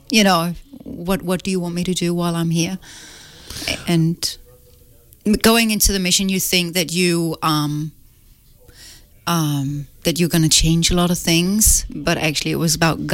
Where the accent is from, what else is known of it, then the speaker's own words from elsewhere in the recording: Denmark; I'm from Denmark, so our nursing program is slightly different.